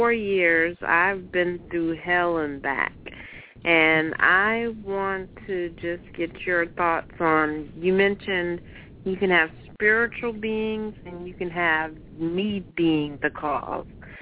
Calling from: Somerville, South Carolina, United States; I'm calling from Somerville, South Carolina.

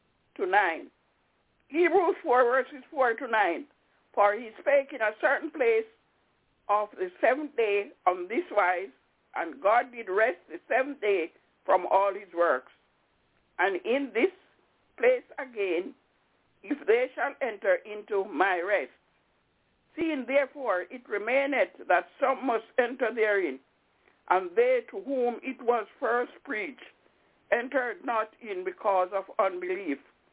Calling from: Albany, New York, United States; I'm calling from Albany.

